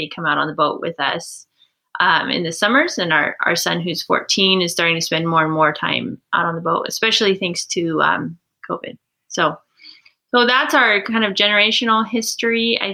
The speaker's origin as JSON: {"language": "English", "region": "Washington", "country": "United States", "tie": "born or raised there", "said": "Rich and I grew up in the Puget Sound in Washington."}